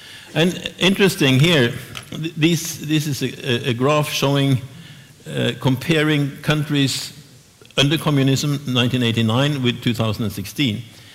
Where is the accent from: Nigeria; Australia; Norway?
Norway; You know, I grew up in Norway with, we were all scared stiff of the Soviet Union.